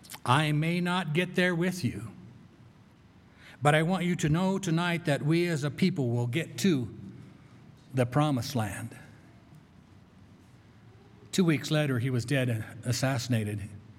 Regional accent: Colorado, United States; I grew up on the Western Slope, and there are cactuses and yucca plants and sand and lots of terrain to go out and ride your motorcycle on or do whatever you wanted to do.

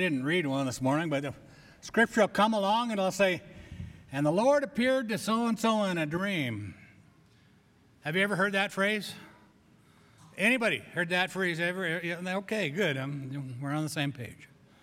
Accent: Grand Junction, Colorado, United States; I grew up in Grand Junction. It's called High Desert.

